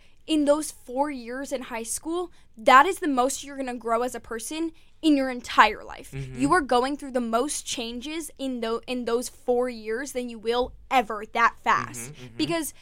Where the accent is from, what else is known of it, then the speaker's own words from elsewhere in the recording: New York, United States; I'm growing up in New York